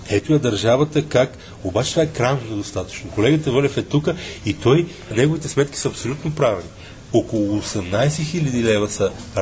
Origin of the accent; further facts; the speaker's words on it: Petrich, Blagoevgrad Province, Bulgaria; now in Sofia, Bulgaria; Аз съм от Петрич. Аз живея в София в момента.